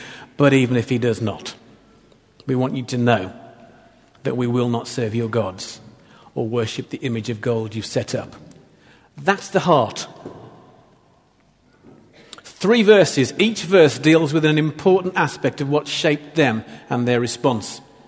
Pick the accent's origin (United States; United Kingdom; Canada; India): United Kingdom; England; now in Australia; We kind of belong. We're becoming Aussie Poms. We support Aussie cricket already.